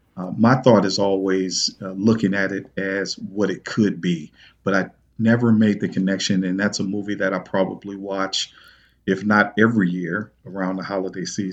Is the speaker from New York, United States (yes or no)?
no; East St. Louis, Illinois, United States; some of the communities I'll use in my hometown, East St. Louis and North City in St. Louis as an example